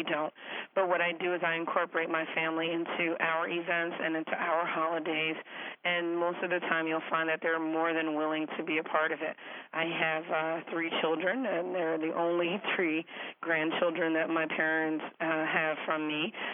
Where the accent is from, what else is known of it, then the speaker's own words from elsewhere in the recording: Philadelphia, Pennsylvania, United States; I'm from Philadelphia, Pennsylvania.